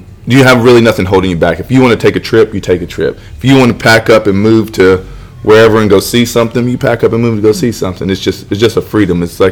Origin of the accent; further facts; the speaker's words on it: Pawhuska, Oklahoma, United States; You know, I was born in Pawhuska, Oklahoma